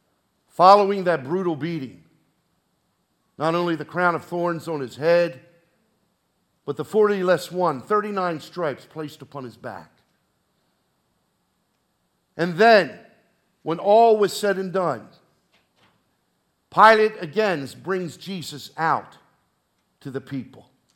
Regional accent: Baltimore, Maryland, United States; I'm born and raised in Baltimore.

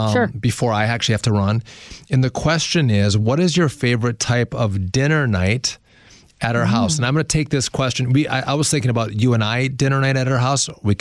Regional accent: Wisconsin, United States; Like, I'm from Wisconsin.

